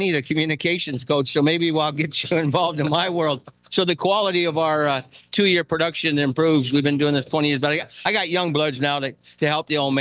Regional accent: Iowa, United States; I'm from, right on, older than dirt, and I'm from Iowa.

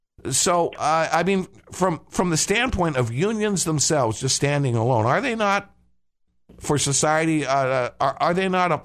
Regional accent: Illinois, United States; From my home state, my former home state of Illinois

